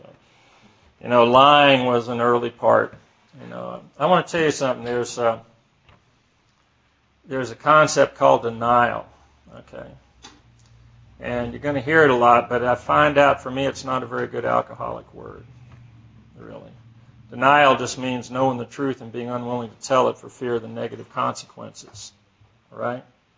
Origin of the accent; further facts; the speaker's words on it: Atlanta, Georgia, United States; born there; I was born in Atlanta in Georgia Baptist Hospital.